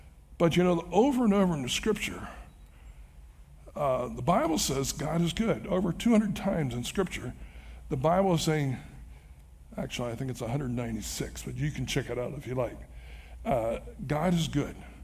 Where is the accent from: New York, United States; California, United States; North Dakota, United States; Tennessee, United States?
California, United States; San Diego; Well, I was from San Diego. They sent me to San Francisco.